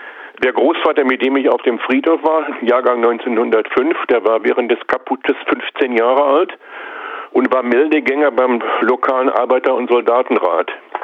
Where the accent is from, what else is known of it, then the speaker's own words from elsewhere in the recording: North Rhine-Westphalia, Germany; Ich bin in einer Zechenkolonie im Ruhrgebiet groß geworden.